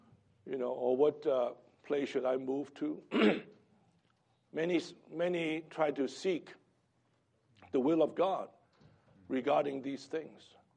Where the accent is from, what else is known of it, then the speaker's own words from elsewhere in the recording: Hong Kong; I was born in Hong Kong, raised up there.